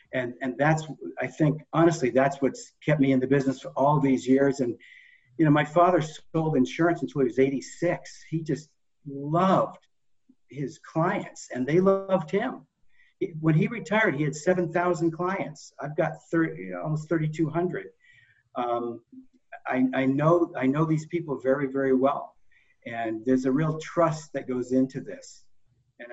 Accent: Framingham, Massachusetts, United States; I grew up in Framingham, went to UMass Amherst, English major, rock drummer.

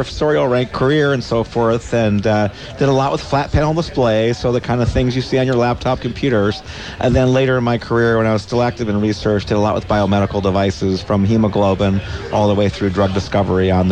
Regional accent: Cleveland, Ohio, United States; I grew up in Cleveland and always wanted to play for Coach growing up

